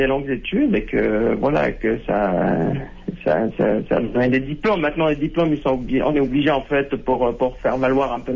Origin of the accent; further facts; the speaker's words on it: Morocco; moved away as an adult; now in France; j'ai une double nationalité. Je suis marocain et français. Mm-hmm. Donc, en fait, moi, je suis originaire du Maroc, mais j'ai grandi, j'ai vécu longtemps au Maroc jusqu'à l'âge de 20 ans. Après ça, j'ai émigré en France